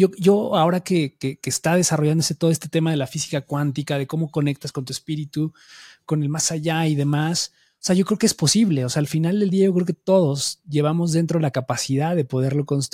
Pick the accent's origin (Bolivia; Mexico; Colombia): Mexico; born there; yo soy una persona religiosa, soy católico porque nací en México y porque esto me tocó y esto fue la herencia que tuve de mi familia.